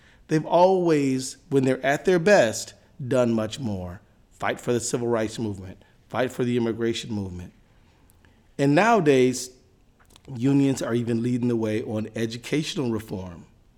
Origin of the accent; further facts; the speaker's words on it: Minnesota, United States; especially if they're from my home state of Minnesota. I love the rest of y'all, but you know, home is where the heart is.